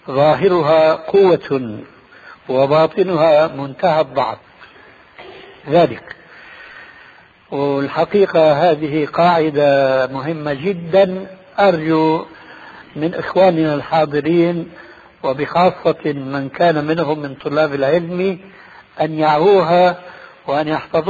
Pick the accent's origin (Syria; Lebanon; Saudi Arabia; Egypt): Syria; عندنا في الشام